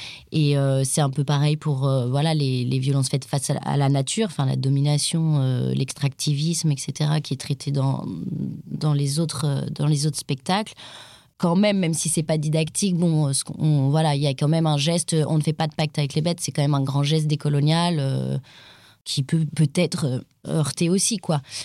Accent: France; C'est nous là-bas, en tant que Française aussi là-bas

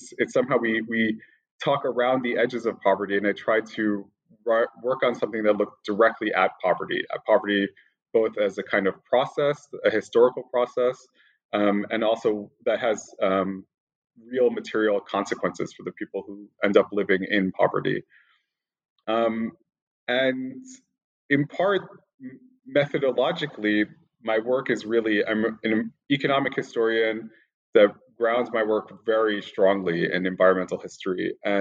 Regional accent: New York, United States; born there; Sure. I was born in New York, and I have a kind of very roundabout course towards studying this part of the world.

